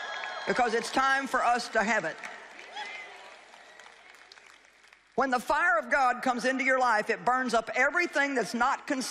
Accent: St. Louis, Missouri, United States; I'm from St. Louis and we've got the arch.

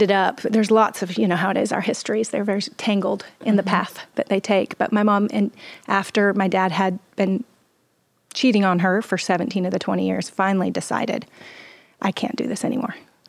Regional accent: Garden City, Idaho, United States; I grew up in Idaho, and there's in Boise, and there's a little suburb of Boise called Garden City that the locals actually called Garbage City

